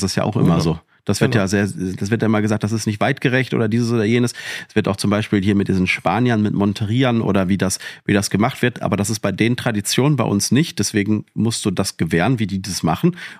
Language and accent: German; Witten, North Rhine-Westphalia, Germany; ich komme ja aus Witten, ist ja in der Ruhr